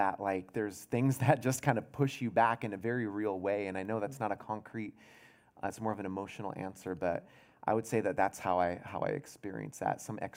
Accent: Seattle, Washington, United States; I grew up in Seattle. I mean, it's West Coast.

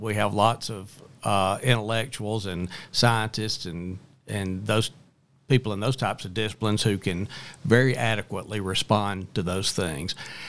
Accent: Hueytown, Alabama, United States; I grew up in Hueytown, was born and raised in the Birmingham area.

